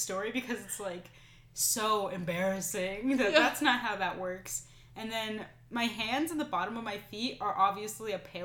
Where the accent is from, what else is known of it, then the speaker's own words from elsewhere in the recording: Tucson, Arizona, United States; Because I'm not from Africa. I'm from Tucson, Arizona. Why are we doing Kwanzaa?